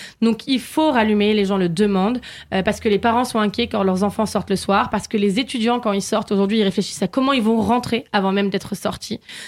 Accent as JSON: {"language": "French", "town": "Rouen", "region": "Normandy", "country": "France", "tie": "born or raised there", "said": "Moi, je suis née à Rouen, donc depuis 35 ans, je connais la foire Saint-Romain. J'ai grandi sur les quais rive gauche"}